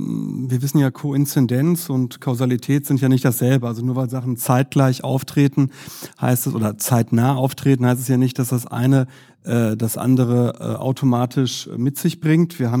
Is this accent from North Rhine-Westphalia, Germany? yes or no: yes; Herne, North Rhine-Westphalia, Germany; Ich komme ja aus Herne. Und Herne ist im Ruhrgebiet.